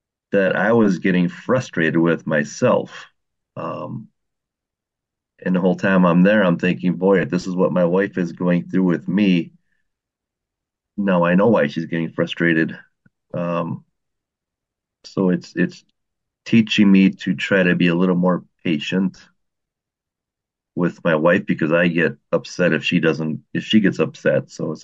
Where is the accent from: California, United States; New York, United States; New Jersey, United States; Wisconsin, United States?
Wisconsin, United States; I'm from Wisconsin.